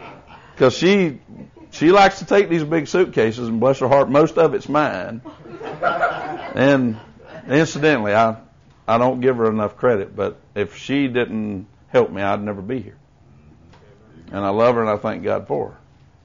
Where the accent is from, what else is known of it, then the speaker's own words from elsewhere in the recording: the Carolinas, United States; And I'm from Carolina.